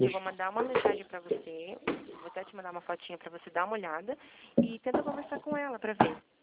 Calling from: Curitiba, Paraná, Brazil; Estou aqui de Curitiba

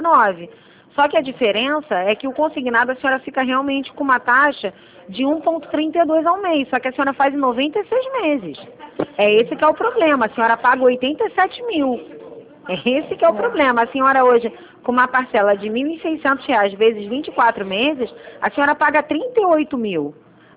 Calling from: Rio de Janeiro, Brazil; Eu falo do Rio de Janeiro.

